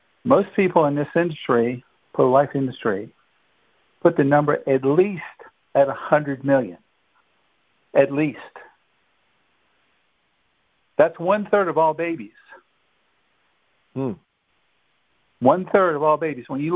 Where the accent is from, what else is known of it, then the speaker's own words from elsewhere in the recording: Portsmouth, Virginia, United States; now in Tidewater, United States; Here in Tidewater, I am now, and I'm born and raised in Portsmouth, up in Northern Virginia for 30-some years, and still connected there a lot.